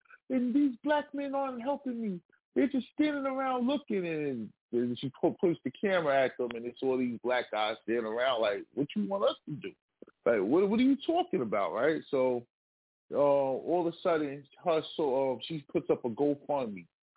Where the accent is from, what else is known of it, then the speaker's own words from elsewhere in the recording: United States; So I'm an American black person.